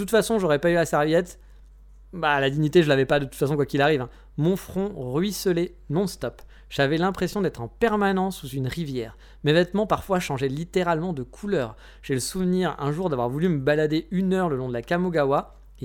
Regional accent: France; En tout cas, chez nous en France, c'est comme ça, quoi.

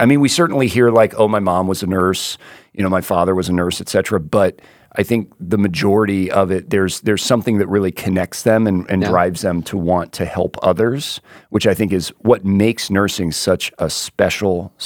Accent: Florida, United States; I remember when I was growing up in South Florida.

